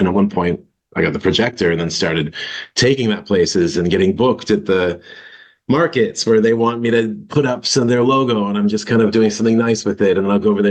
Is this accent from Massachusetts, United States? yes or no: no; Chicago, Illinois, United States; just growing up in Chicago and going to the vinyl record stores